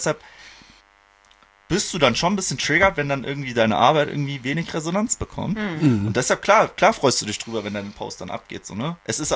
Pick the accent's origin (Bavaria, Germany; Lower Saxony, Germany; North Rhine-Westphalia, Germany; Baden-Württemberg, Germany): Bavaria, Germany; Regensburg; born there; Also ich bin in Regensburg geboren. Ich meine, bayerischer können die Wurzeln ja einfach gar nicht werden. Und ich glaube, die Hälfte meiner Verwandtschaft wohnt halt auch einfach noch im Allgäu. Das heißt, ich habe schon irgendwie eine bayerische Verbindung.